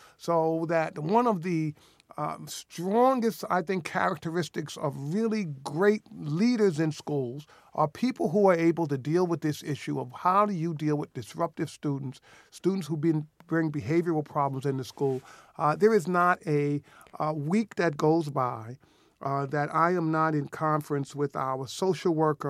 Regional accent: South Bronx, New York, United States; You know, I grew up in the South Bronx. I grew up in a poor school where most students were failing.

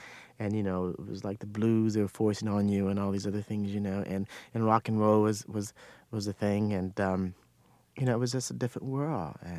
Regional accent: Los Angeles, California, United States; also born or lived in Vicksburg, United States; And because I was born in Vicksburg, Mississippi, right? But I grew up in Los Angeles.

